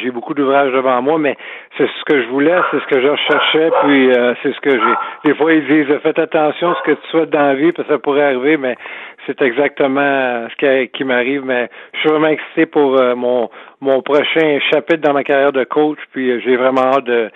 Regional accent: Montreal, Quebec, Canada; j'ai grandi à Rivière-des-Prairies.

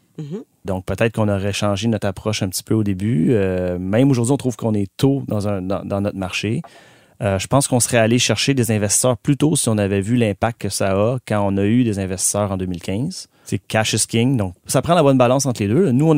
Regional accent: Montreal, Quebec, Canada; also born or lived in Texas, United States; Je suis de Montréal.

